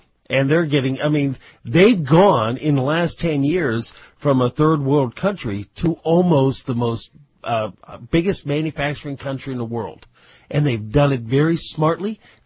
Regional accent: Pennsylvania, United States; I'm from Mercer County, Pennsylvania, that Mercer County up there, and we have Reznor heaters.

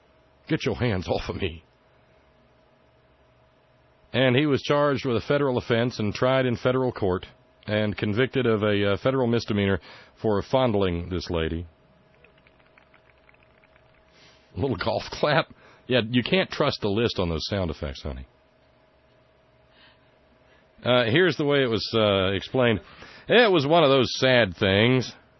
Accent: Deep South, United States; And I'm sorry, I was raised in the Deep South, so, forgive my prejudices. But it's the way I was raised.

